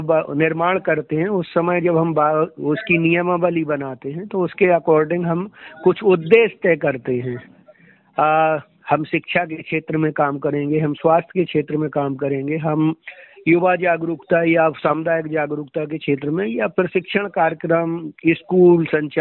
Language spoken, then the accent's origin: Hindi; Madhya Pradesh, India; और दतिया जिले का निवासी हूं